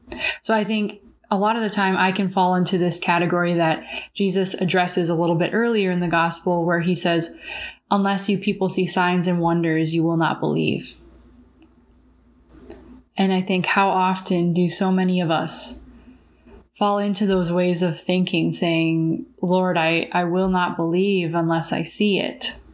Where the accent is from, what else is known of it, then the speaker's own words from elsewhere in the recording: Midwest, United States; So growing up in the Midwest, small town, all of that stuff, never used it, never really had to.